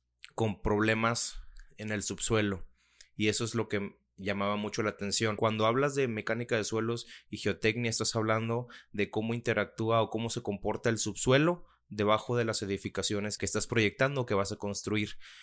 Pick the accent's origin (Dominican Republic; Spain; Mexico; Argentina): Mexico; soy mexicano y tengo este espacio en el que te transmito mis experiencias